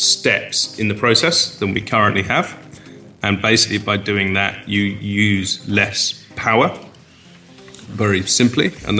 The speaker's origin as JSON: {"language": "English", "region": "England", "country": "United Kingdom", "tie": "born there", "said": "I was born in England, and my father is a Welshman"}